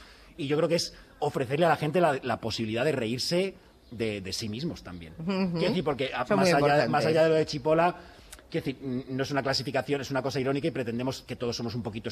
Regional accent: Coslada, Community of Madrid, Spain; Yo soy de Coslada, me he criado en Coslada.

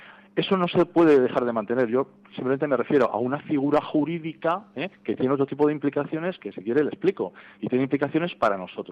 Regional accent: Spain; somos muy españoles y tenemos que sentirnos orgullosos de serlo

